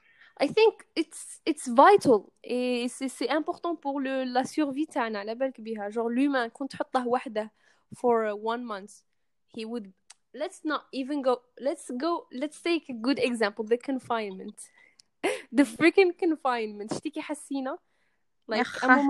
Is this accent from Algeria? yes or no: yes; Oran, Oran Province, Algeria; English is a second language; moved away as an adult; now in Istanbul, Turkey; من وهران. And I study fashion design in Istanbul, Turkey. And it's been 2 years that I'm away from my home country.